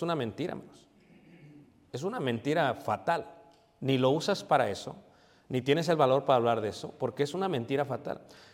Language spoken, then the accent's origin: Spanish; Mexico City, Mexico; yo nací, me crié en Ciudad de México